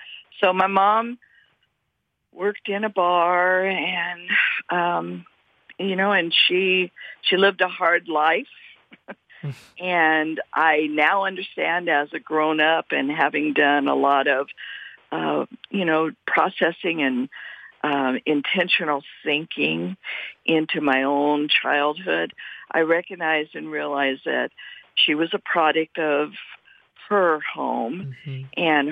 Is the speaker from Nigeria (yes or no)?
no; Indianapolis, Indiana, United States; And I grew up in Indianapolis, Indiana, just to correct that.